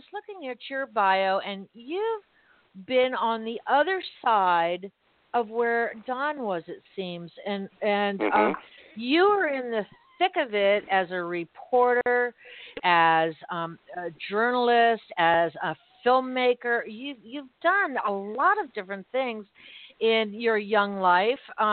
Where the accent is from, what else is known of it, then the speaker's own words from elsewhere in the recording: Miami, Florida, United States; Second of all, I'm so glad you're in Miami because that's my hometown and birthplace.